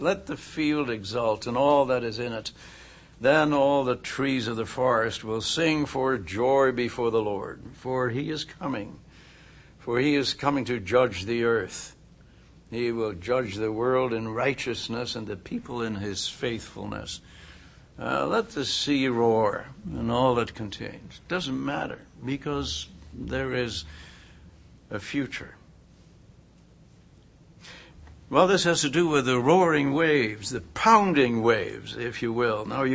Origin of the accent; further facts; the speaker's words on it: Lancaster, Pennsylvania, United States; We're from Lancaster, Pennsylvania, Kathy and I. And we came from there several days before the flood struck.